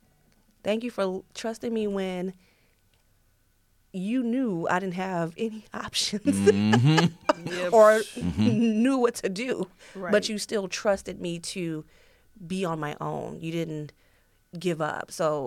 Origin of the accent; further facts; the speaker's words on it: Flint, Michigan, United States; Because of where I came from, you know, being born and raised in Flint, Michigan.